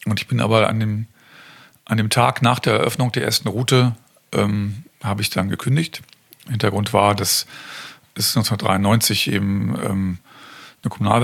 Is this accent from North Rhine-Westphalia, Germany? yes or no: no; Göttingen, Lower Saxony, Germany; now in Kassel, Germany; Göttingen war meine alte Heimat. Ich kannte die Stadt, habe in Kassel gelebt